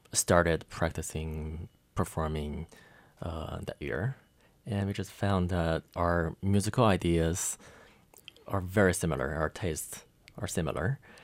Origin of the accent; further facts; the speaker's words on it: Beijing, China; English is a second language; We came into the school as freshmen, and I was from China, from Beijing. And back then, I didn't speak much English that year.